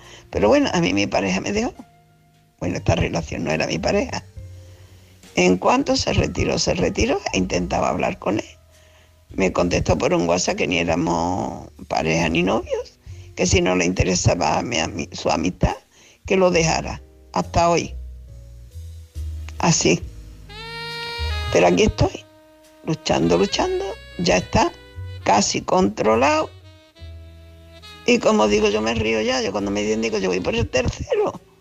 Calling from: Seville, Andalusia, Spain; de Sevilla.

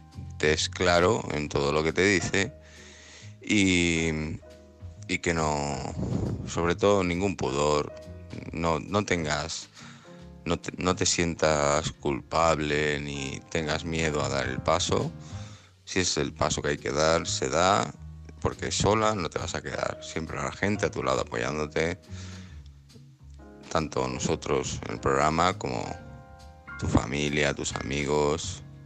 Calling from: Alicante, Valencian Community, Spain; de Alicante.

